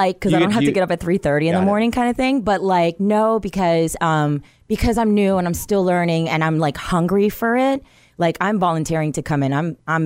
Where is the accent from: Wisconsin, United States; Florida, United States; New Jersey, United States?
Florida, United States; I am originally from South Florida. So born and raised down there. My dad is Cuban. My mom is Panama. Yes, I speak Spanish también.